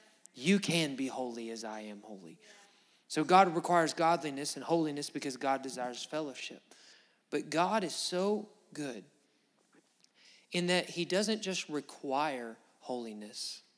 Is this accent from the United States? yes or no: yes; Alabama, United States; I grew up in Alabama, and I think every grandmother in Alabama has a room you're just not allowed to go in.